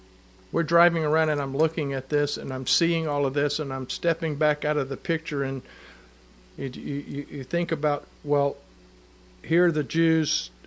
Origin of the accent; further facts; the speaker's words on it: United States; And I'm looking at it as an American, and I'm saying, there's no way I would fight for it.